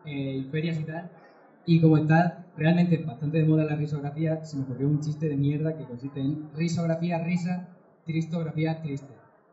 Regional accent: Murcia, Region of Murcia, Spain; yo también soy de Murcia

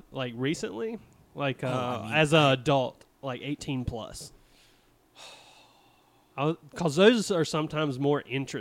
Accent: North Carolina, United States; Yeah, North Carolina.

